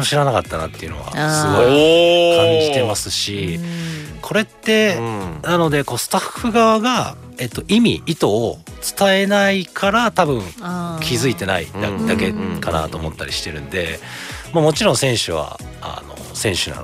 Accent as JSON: {"language": "Japanese", "town": "Takaishi", "region": "Osaka", "country": "Japan", "tie": "born or raised there", "said": "岸和田のちょっと手前の高石市っていう川内三郎さんがの出身のところが地元なんですけど"}